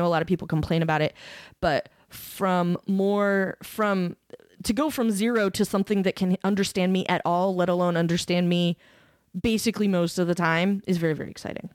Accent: United States; I have very little accent and I'm an American.

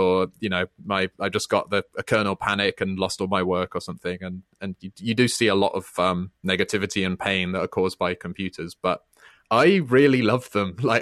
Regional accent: United Kingdom; I'm British

